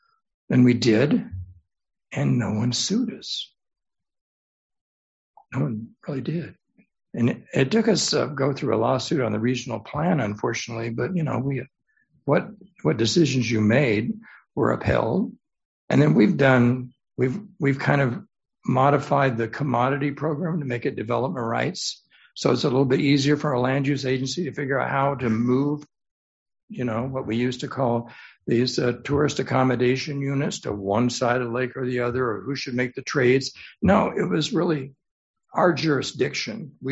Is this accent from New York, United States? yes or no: no; Phillips, Texas, United States; And I said, well, Nancy, I'm from Phillips, Texas. I was born in Phillips, Texas.